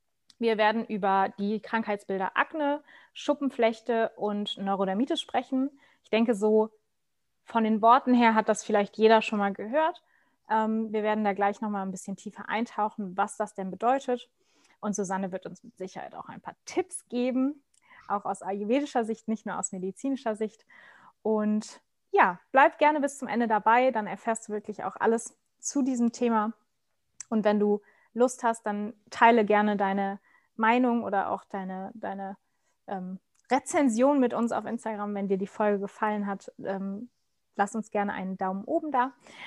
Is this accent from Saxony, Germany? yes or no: no; Cologne, North Rhine-Westphalia, Germany; dass sie dort arbeitet, wo ich herkomme, aus dem wunderschönen Köln